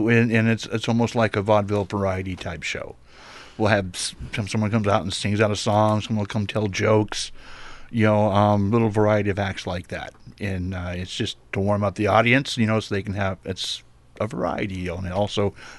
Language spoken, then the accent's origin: English; Oregon, United States; Originally, I'm from Central Oregon. I moved to the coastal area in 85.